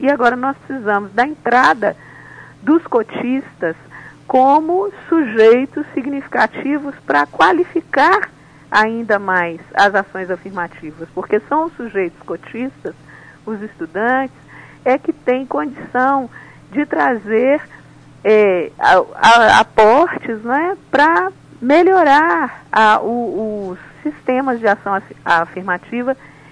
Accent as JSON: {"language": "Portuguese", "town": "Belo Horizonte", "region": "Minas Gerais", "country": "Brazil", "tie": "born or raised there", "said": "Aí em Belo Horizonte mesmo, que é minha cidade natal"}